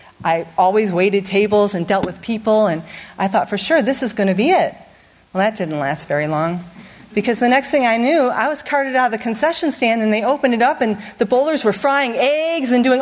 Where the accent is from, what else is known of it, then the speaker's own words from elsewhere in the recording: Chicago, Illinois, United States; because I was from Chicago, and I thought, I didn't sign up for this. I did not sign up for this. I was a city girl.